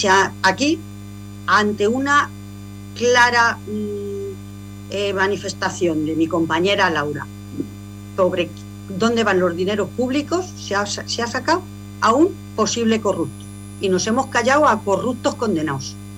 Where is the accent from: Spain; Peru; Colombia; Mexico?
Spain; Aranjuez, Community of Madrid; Todos los que somos de Aranjuez y todos los que vivimos en Aranjuez